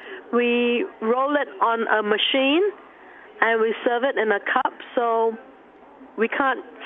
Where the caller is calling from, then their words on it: Middletown, Connecticut, United States; I'm calling from Middletown, Connecticut, and Middletown is a food destination here in Connecticut.